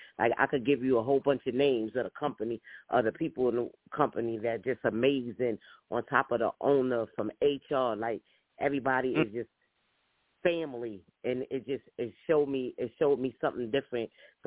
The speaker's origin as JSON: {"language": "English", "town": "Brooklyn", "region": "New York", "country": "United States", "lives_now": "Harrisburg, United States", "said": "Again, as everybody know, I'm from Brooklyn, New York. I live in Harrisburg, Pennsylvania now."}